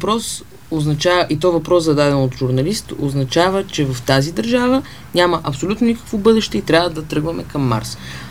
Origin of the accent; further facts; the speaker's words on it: Haskovo, Haskovo Province, Bulgaria; аз съм от Хасково и си ходих сега за Великден да видя семейството ми.